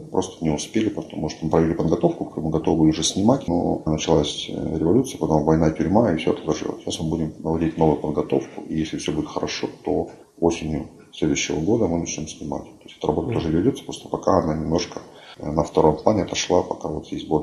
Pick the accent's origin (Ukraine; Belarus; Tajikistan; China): Ukraine; что я украинец, как бы, да, за своих